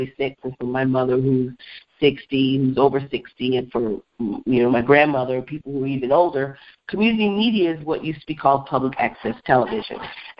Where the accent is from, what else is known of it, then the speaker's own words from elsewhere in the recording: Beloit, Wisconsin, United States; there's a Culver's restaurant in my hometown of Beloit, Wisconsin